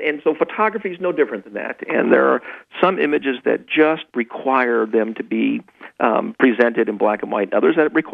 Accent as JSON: {"language": "English", "region": "Alaska", "country": "United States", "tie": "born or raised there", "said": "You know, I grew up in Alaska, and so glaciers and what have you"}